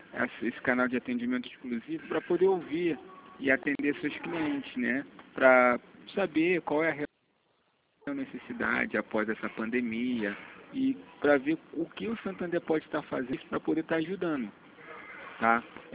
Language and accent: Portuguese; Rio de Janeiro, Brazil; Na verdade, eu sou da cidade do Rio.